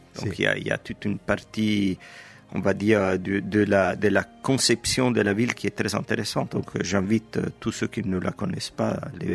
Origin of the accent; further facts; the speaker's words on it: Rome, Lazio, Italy; born there; French is a second language; also born or lived in Naples / Perugia / Siena; je suis né à Rome, mais je n'ai pas vécu beaucoup à Rome. En réalité, j'ai vécu à Naples, j'ai vécu à Perugia, j'ai vécu à Sienne où j'ai fait mes études de philo.